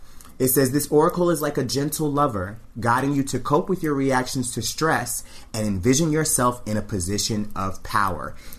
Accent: the South, United States; with two R's, because you know what I'm saying, I'm from the South.

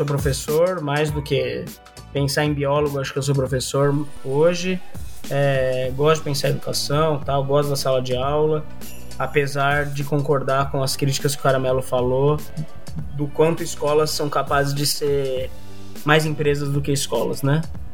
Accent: São Paulo, Brazil; eu sou de São Paulo também, da Zona Leste, que nem o Caramelo, só que um pouquinho mais para os confins ali de Artur Alvim, na Coab 1, onde eu vivi quase a infância e adolescência toda, ali perto de Itaquera, onde é Itaquerão hoje.

